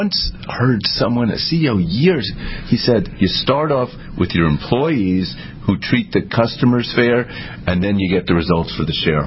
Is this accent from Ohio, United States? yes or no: no; New York, United States; I grew up in New York, and those aren't the ones... Those are alien to me.